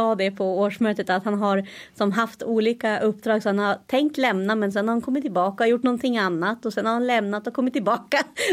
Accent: Norrbotten County, Sweden; jag kommer ju från Norrbotten från början och sen har jag bott lite här och där. Men är uppvuxen på landet med en liten familj, väldigt lugn miljö.

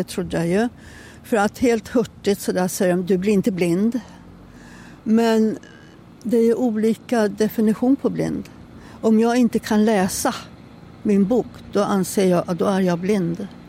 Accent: Sundsvall, Västernorrland County, Sweden; moved away as an adult; also born or lived in England; då flyttade vi tillbaka till Sundsvall ett tag. Men sen så flyttade hela pappas familj ner till Stockholm. Och mammas familj stannade kvar här på Alnön och i Sundsvall. Och där växte jag upp och gick i skola.

